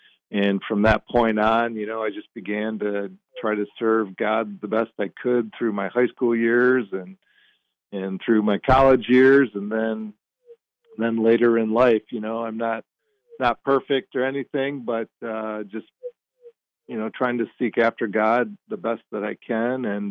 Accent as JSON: {"language": "English", "region": "Michigan", "country": "United States", "tie": "born or raised there", "said": "And so, yeah, I grew up in Michigan And my dad was a big outdoorsman."}